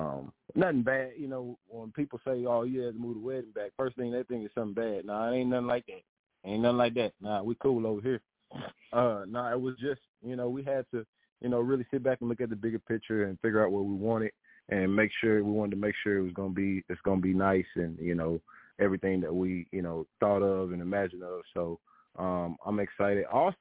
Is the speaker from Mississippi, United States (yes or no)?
no; Arkansas, United States; I moved down from some people call it Arkansas, saying that, y'all know I'm from Arkansas